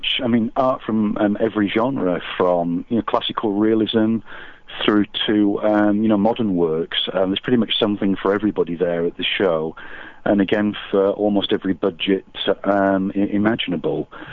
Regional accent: England, United Kingdom; accent: English; now in Las Vegas, United States; Although you probably spotted the clue from my accent, sort of by way of England.

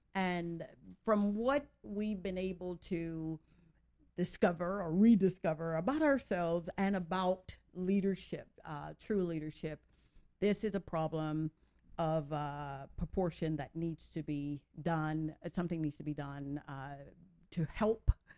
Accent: Mississippi, United States; Oh, come on, so, I'm from Mississippi.

